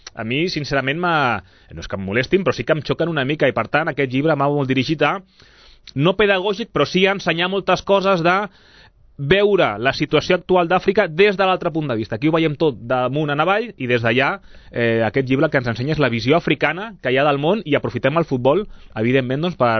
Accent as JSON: {"language": "Catalan", "town": "Sabadell", "region": "Catalonia", "country": "Spain", "said": "jo sóc de Sabadell, però tinc origen a Guinea Equatorial."}